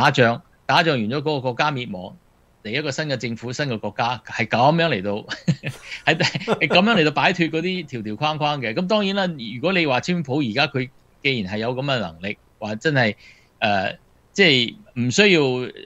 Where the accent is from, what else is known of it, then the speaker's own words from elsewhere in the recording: Guangdong, China; 我们广东人说